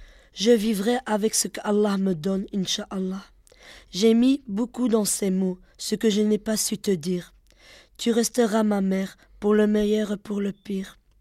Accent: Schaerbeek, Brussels, Belgium

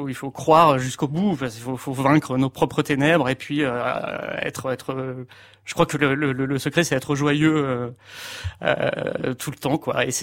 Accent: Antibes, Provence-Alpes-Côte d'Azur, France; J'avais 15 ans, parce que moi je suis d'Antibes.

